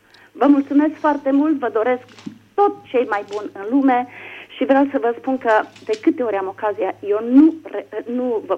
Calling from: Germany; și vă sunt din Germania.

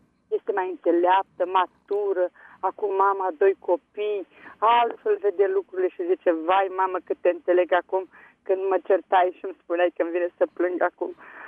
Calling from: Tulcea, Tulcea County, Romania; din Tulcea, acum câțiva ani.

